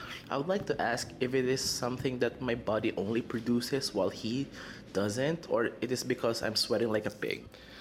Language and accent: English; Philippines; from the Philippines, and I love listening to the podcast Naked Scientists.